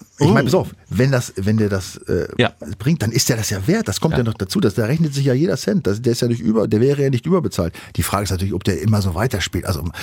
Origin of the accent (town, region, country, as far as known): Northern Germany, Germany